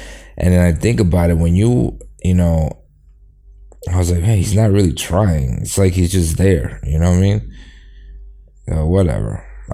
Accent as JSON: {"language": "English", "region": "New York", "country": "United States", "tie": "born or raised there", "said": "but I grew up in New York and I thought I was a Democrat."}